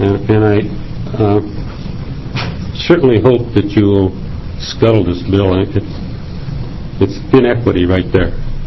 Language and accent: English; Woodburn, Oregon, United States; I'm from Woodburn, Oregon.